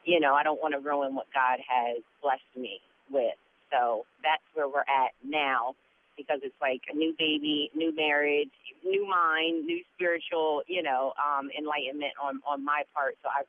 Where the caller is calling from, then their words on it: Cherry Hill, New Jersey, United States; I'm actually calling from Cherry Hill.